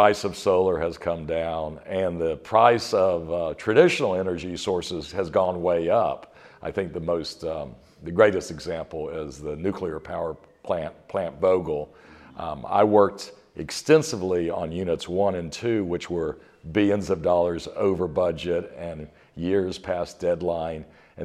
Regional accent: Georgia, United States; Yeah, I'm a Georgia boy. I'm from DeKalb County, Georgia, and grew up, went to public schools.

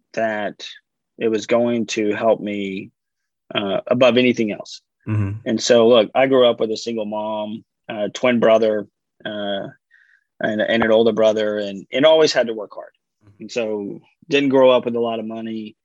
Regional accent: Granbury, Texas, United States; So I grew up in Granbury, Texas.

